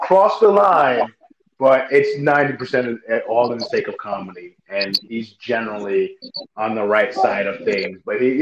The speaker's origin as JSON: {"language": "English", "country": "United States", "tie": "born there", "said": "I identify as an American more than anything. Not necessarily, America, but like, I was born in America. This is where I live."}